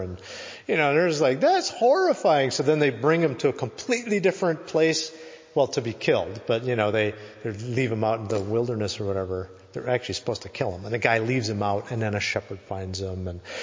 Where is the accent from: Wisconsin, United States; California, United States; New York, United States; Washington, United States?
Wisconsin, United States; Wisconsin, where I'm from, that's my home state.